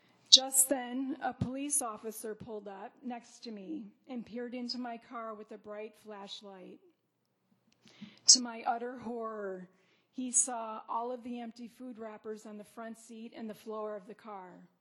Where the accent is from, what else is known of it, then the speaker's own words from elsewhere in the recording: Chicago, Illinois, United States; I was born and raised in Chicago.